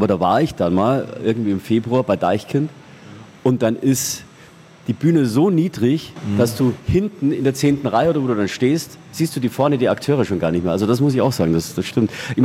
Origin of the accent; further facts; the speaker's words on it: Eggenfelden, Bavaria, Germany; Ich komme ursprünglich aus Niederbayern.